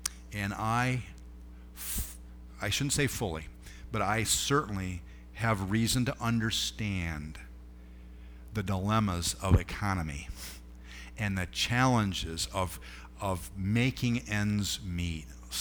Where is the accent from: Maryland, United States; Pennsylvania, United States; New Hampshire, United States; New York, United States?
New York, United States; Homer; I grew up in Homer, New York.